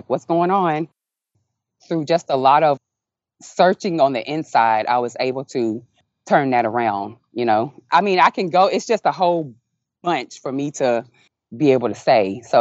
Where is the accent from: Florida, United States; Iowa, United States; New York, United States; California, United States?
Florida, United States; I was in Fort Lauderdale because I'm originally from Florida.